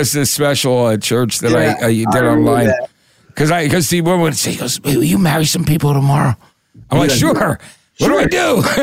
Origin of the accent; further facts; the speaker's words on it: New Jersey, United States; also born or lived in Athens, Georgia; even though I was raised in Jersey, I was born in Athens, Georgia. So I was born in the South.